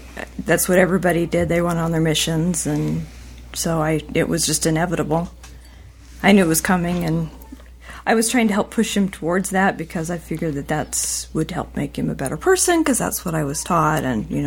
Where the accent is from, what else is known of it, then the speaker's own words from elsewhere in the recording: Vernal, Utah, United States; I grew up in Vernal and moved to Orem when I was 15.